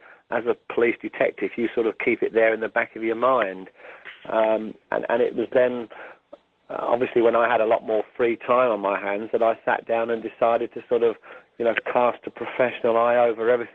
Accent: United Kingdom; as a British detective working on many murders, I'd always been interested in the Jack the Ripper crimes because obviously it's been part of our heritage, really.

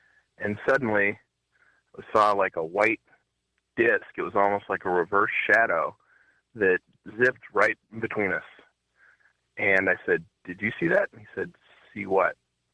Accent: St. Louis, Missouri, United States; now in San Antonio, United States; Hi. I grew up in St. Louis, and it was back in the late 70s.

